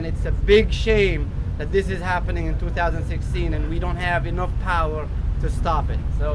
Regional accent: Palestine; I'm Palestinian, and I'm here to show my solidarity as well as part of an indigenous nation

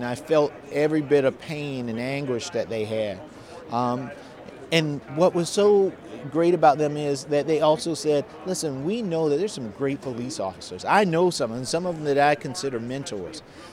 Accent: the South, United States; As a African American growing up in the South, who's taught to have this little fear and trepidation about interacting with the police.

